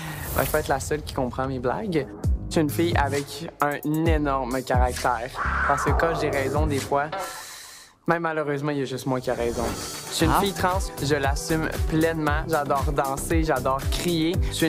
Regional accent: Quebec City, Quebec, Canada; j'ai 22 ans, je viens de Québec et je suis maître d'hôtel.

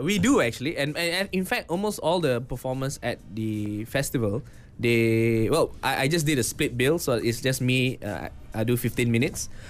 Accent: Malaysia; I'm a Malaysian with dignity.

